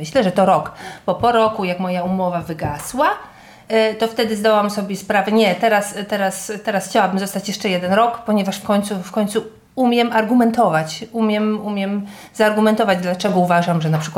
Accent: Warmian-Masurian Voivodeship, Poland; born there; moved away; Ja się urodziłam tutaj na Warmii i tęsknię za Warmią, tak.

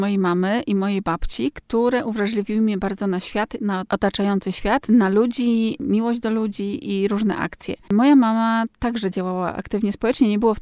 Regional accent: Olsztyn, Warmian-Masurian Voivodeship, Poland; Jestem rodowitą olsztynianką, urodziłam się w Olsztynie i zamiłowanie do Warmii, do regionu tutaj naszego, no jakby tak wyssałam z mlekiem matki, mimo że moja mama pochodzi z Kieleckiego

